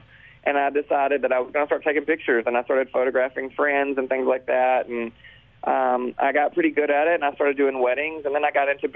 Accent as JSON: {"language": "English", "town": "Bessemer", "region": "Alabama", "country": "United States", "tie": "born or raised there", "said": "I didn't grow up in Birmingham. I grew up outside of Birmingham in a city called Bessemer, Alabama."}